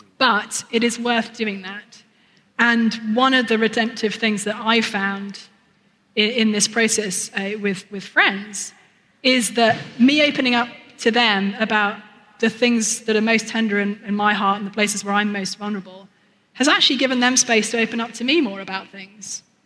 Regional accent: United Kingdom; I'm British, so I'm instinctively very reserved.

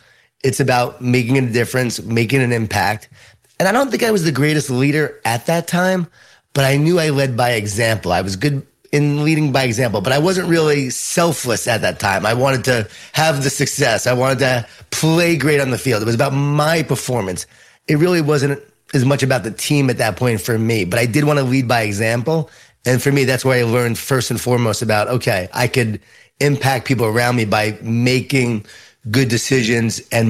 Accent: Long Island, New York, United States; I grew up in Long Island, New York, Jewish Italian family, a lot of food, a lot of guilt.

